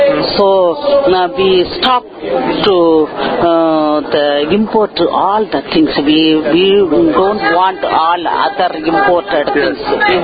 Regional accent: Andhra Pradesh, India; from southern part of India, Andhra Pradesh.

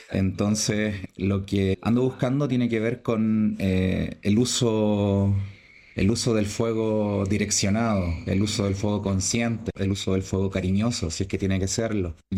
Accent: Panguipulli, Los Ríos, Chile; Vengo de Gualmapu, Pangipulli, estoy viviendo allá. … Estoy en un proceso de recuperación de mi identidad cultural después de varios desplazamientos forzados de mi familia

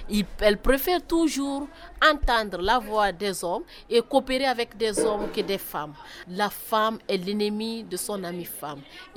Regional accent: Guinea; Je viens de la Guinée

